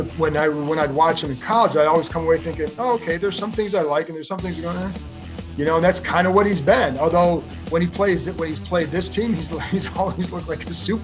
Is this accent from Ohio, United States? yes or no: yes; Cleveland, Ohio, United States; I grew up in Cleveland. So I was an Indians fan